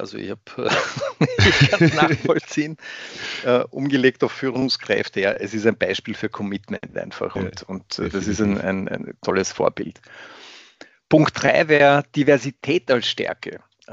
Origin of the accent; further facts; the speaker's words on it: Austria; als Österreicher